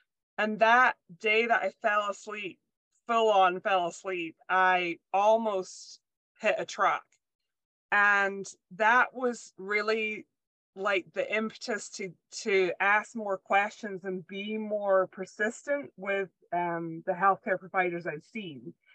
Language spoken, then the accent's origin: English; Scotland, United Kingdom; I'm from Scotland originally, because if I don't say that, people spend the whole time that I'm talking just being like, is she Canadian? Maybe a bit of Irish. So I was born and raised in Scotland.